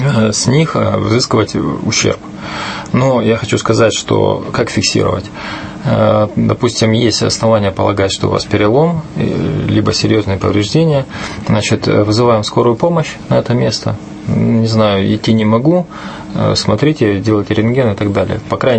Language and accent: Russian; Kotlas, Arkhangelsk Oblast, Russia; в городе Котласе, откуда я родом